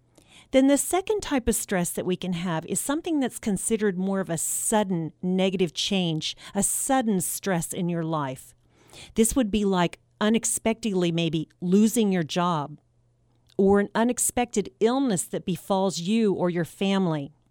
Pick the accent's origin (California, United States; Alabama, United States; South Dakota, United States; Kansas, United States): Kansas, United States; Maybe there was a natural disaster, such as we have here in my home state of Kansas, where I broadcast from.